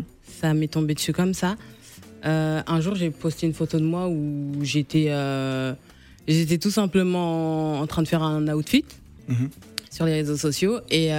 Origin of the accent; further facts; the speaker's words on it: Normandy, France; now in Paris, France; je suis normande de base, et quand je suis venue m'installer sur Paris, je suis venue vivre chez ma sœur.